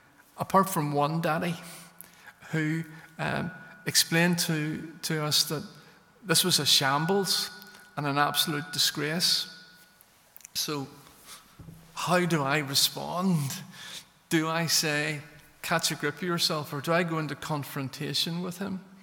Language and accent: English; Belfast, Northern Ireland, United Kingdom; I grew up in Belfast during the 70s and the 80s, and I was surrounded by people who were certain